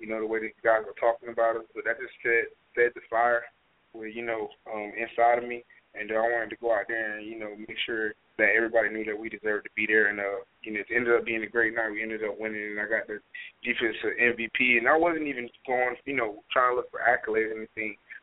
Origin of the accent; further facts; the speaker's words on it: Jacksonville, Florida, United States; You know, I was with the Jaguar staff, so that's my hometown.